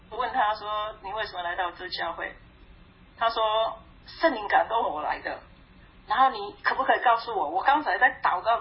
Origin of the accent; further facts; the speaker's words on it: Taiwan; born there; 我是在台湾出生，我会讲闽南语，我会讲普通话，因为我去学校上学必须要讲普通话，我讲国语。